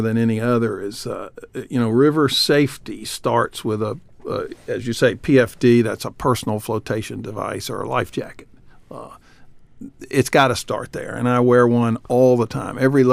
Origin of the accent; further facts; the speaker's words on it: South Carolina, United States; I grew up in South Carolina and our rivers were the Chattooga and some of the local, you know, mountain rivers down there.